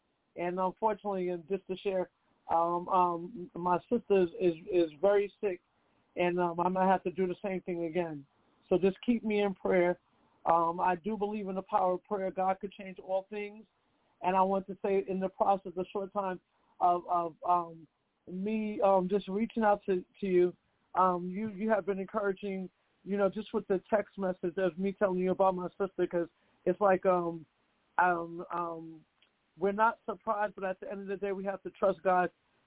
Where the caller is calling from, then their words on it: New York City, New York, United States; I'm calling from New York City.